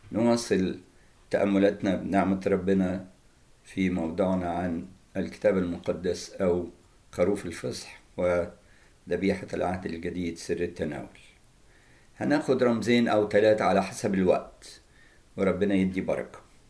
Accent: Egypt; واحنا كمصريين نعتبر من الامم، احنا مش اصلا من اليهود، احنا من الامم، اولاد مصرايم، ابن حام، ابن نوح.

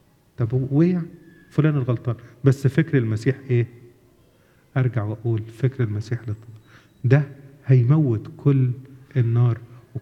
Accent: Egypt; now in Canada; إحنا مسافرين من مصر وجايين على كندا،

